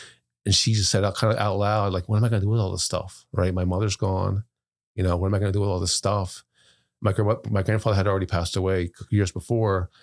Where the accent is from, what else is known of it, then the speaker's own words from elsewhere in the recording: New York City, New York, United States; born there; Well, I was born in New York City. My mom is from the Bronx. My dad's from Harlem.